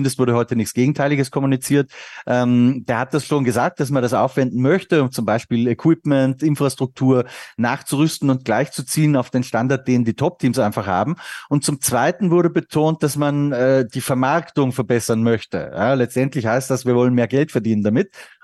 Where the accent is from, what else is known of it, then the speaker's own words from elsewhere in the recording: Austria; Ich als Österreicher und nicht Fußball-Fan.